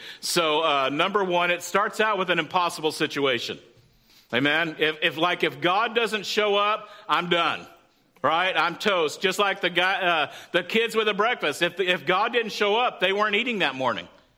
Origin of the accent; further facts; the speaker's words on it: Texas, United States; and I grew up in Texas, and this was in the 70s, early 80s, and they still gave whoopings back then